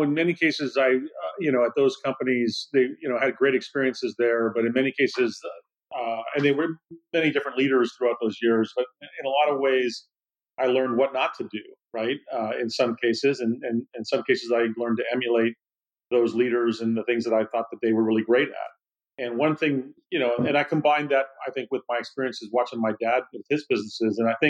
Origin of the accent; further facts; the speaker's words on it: California, United States; growing up in the Silicon Valley